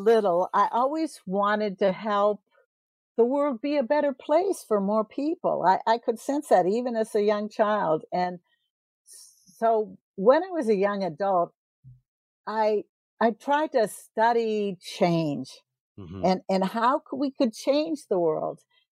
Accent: Ohio, United States; born there; Well, I was born in Ohio, but I've lived all over the U.S.

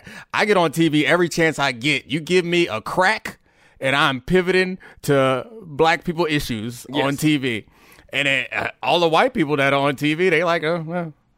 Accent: Baltimore, Maryland, United States; also born or lived in Texas; I mean, I grew up in Baltimore. I grew up in Texas.

